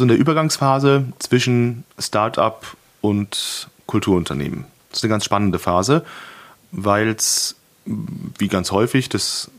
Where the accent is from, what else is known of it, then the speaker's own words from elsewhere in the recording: Limburg an der Lahn, Hesse, Germany; Und der Sitz der Gesellschaft ist Limburg an der Lahn, das ist meine Heimat.